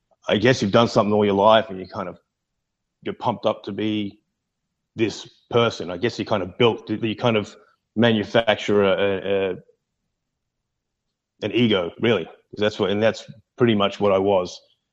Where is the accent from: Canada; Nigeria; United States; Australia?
Australia; Mackay, Queensland; I grew up in Australia, a small country town called Mackay. Beautiful place. It's not unlike Florida, actually.